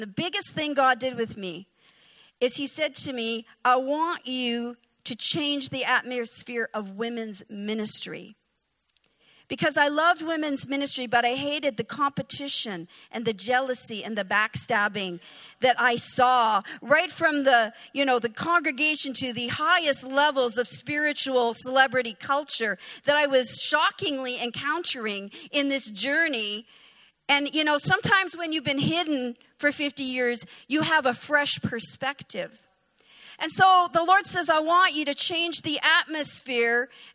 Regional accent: Canada; Now, I'm from Canada. We don't even have baseball.

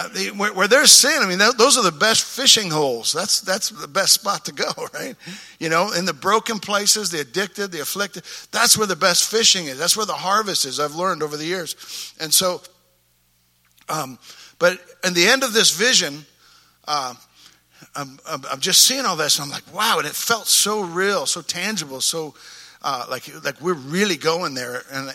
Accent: Canada; moved away; Worship wasn't even a thing back in the day when I showed up in 86. I came from Canada

